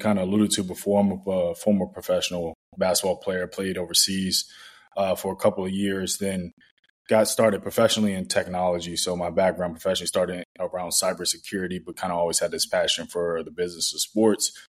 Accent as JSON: {"language": "English", "town": "Washington", "region": "District of Columbia", "country": "United States", "tie": "born or raised there", "said": "So I am originally from Washington, D.C., born and raised."}